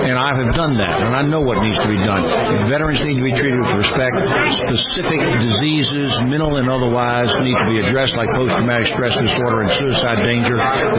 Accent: Richmond, Virginia, United States; Well, I grew up in Richmond.

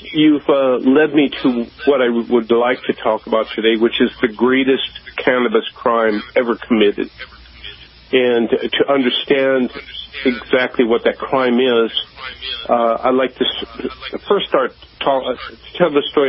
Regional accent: Montana, United States; To when I was just a kid growing up in Montana.

